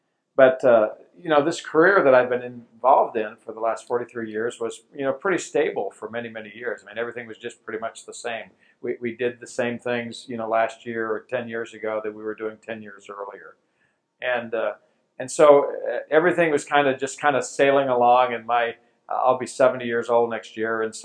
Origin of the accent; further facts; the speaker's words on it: Maine, United States; And I grew up in Maine, so which doesn't perhaps mean much to you, but if you know the map of the U.S., Maine is up in the top right-hand corner.